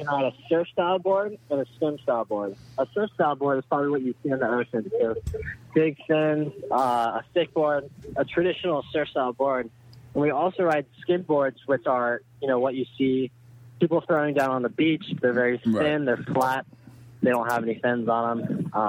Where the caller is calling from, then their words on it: Dallas, Texas, United States; I'm actually on Lake Louisville in Dallas, Texas.